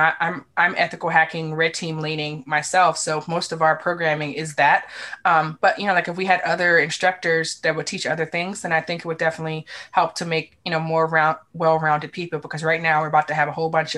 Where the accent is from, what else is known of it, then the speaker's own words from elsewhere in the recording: Washington, District of Columbia, United States; I'm from Northeast DC.